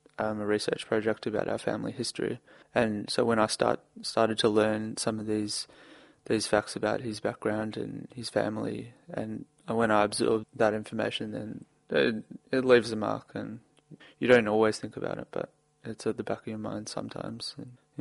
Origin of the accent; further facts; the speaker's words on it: Elsternwick, Victoria, Australia; I'm from Elsternwick.